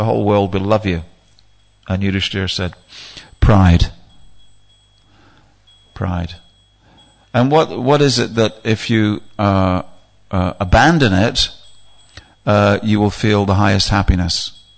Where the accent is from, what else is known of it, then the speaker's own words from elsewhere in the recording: England, United Kingdom; And so it's very strange for those of us who come from a Western background. We're English